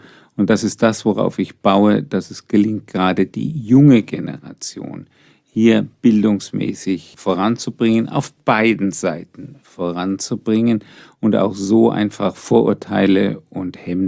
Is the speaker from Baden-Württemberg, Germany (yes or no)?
no; Würzburg, Bavaria, Germany; Wir haben in Würzburg, ich komme aus Würzburg, im Gemeindezentrum die Nachmittagsbetreuung